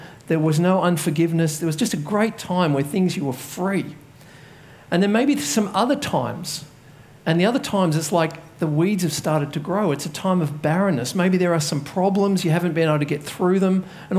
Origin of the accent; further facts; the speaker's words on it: Katoomba, New South Wales, Australia; That's my hometown, Katoomba.